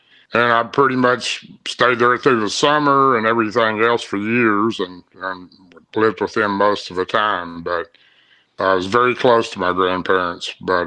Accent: Tennessee, United States; Well, I'm from Tennessee, is where I've always lived, but I stay on the East Coast.

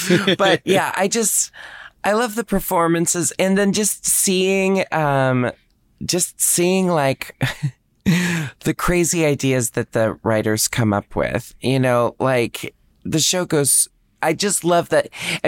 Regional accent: Portland, Oregon, United States; also born or lived in Seattle; I was born and raised in Portland, but then I lived in Seattle for like 11 years, and it really defined me as a performer and entertainress.

